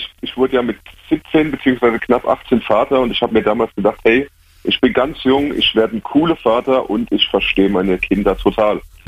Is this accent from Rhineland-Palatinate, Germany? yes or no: yes; Rhineland-Palatinate, Germany; Ich meine, ich komme aus der Pfalz. Ich glaube, man hört es vielleicht.